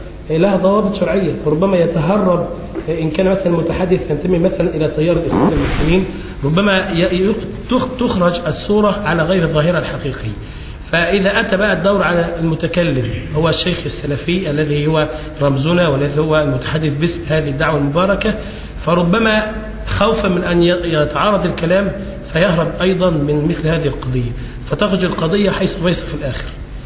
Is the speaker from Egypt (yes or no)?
yes; Egypt; ونحن في إطار المواطنة ونحن مصريين أولا وأخيرا